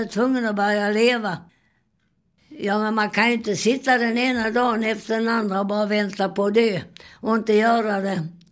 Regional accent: Kristianstad, Skåne, Sweden; born there; Och jag föddes i Kristianstad, som på den tiden var en väldigt stor militärstad.

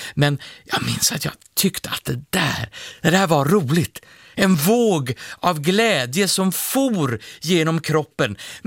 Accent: Uddevalla, Västra Götaland County, Sweden; Jag är född och uppvuxen i Uddevalla och jag vet inte riktigt vad jag ska säga om den här likheten med Venedig.

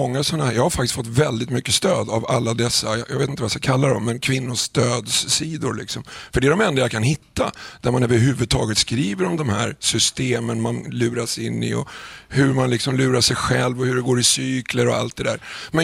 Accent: Vårby gård, Stockholm County, Sweden; Jag är från Vårby gård och där tycker man inte om poliser som regel.

